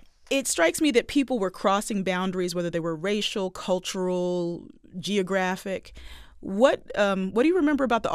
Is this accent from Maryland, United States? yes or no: yes; Baltimore, Maryland, United States; I think about my own family. I think about growing up in Baltimore.